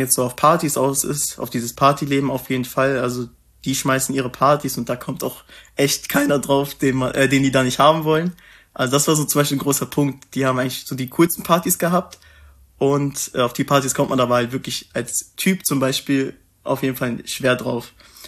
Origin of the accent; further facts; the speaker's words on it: Germany; wenn du irgendwem erzählt hast, ey, ich bin aus Deutschland, dann waren die sofort richtig interessiert.